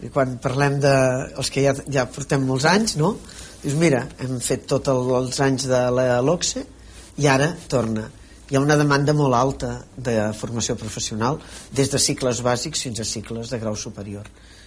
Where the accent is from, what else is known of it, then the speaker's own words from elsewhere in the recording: Catalonia, Spain; el Baix Penedès és la meva comarca